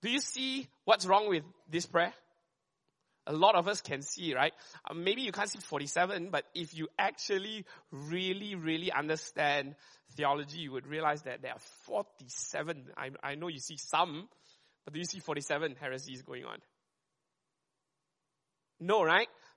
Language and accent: English; Malaysia; Why do I even have to bother about saying the sentence properly, lah? Right? Because I'm Malaysian, right?